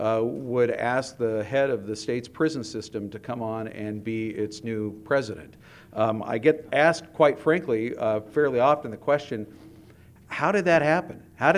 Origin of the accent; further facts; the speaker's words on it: Bend, Oregon, United States; I was born and raised in Central Oregon. I grew up in Bend and have spent my whole life as an Oregonian.